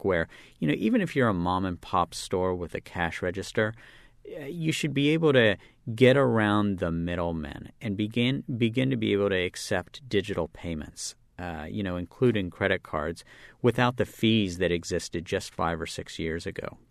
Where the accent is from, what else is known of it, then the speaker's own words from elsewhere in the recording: West Virginia, United States; You know, look, I'm from West Virginia, which has an enormous problem with obesity, and that is a product in large part of the Green Revolution, where once in my native West Virginia, people were very hungry